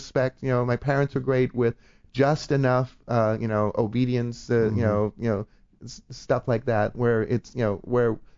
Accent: Boston, Massachusetts, United States; accent: Boston; That's my Boston accent.

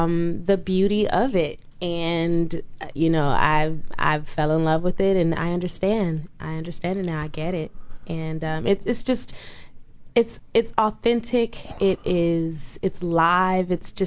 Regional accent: Oakland, California, United States; I'm from Oakland, California, mm-hmm. so I would see Cats on TV, like the commercial when I was little

